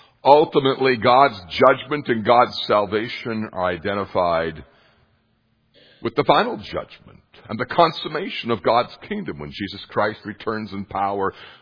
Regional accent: Montana, United States; And, you know, growing up in Montana, you could drive out through eastern Montana and you had Malmstrom Air Force Base and you had 300 plus missile sites

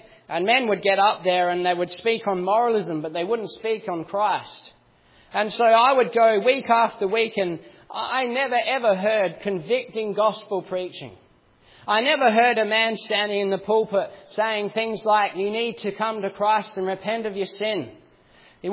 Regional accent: Australia; I was brought up in Australia, and I'm very blessed to have had godly parents. Both my father and my mother were born again and saved.

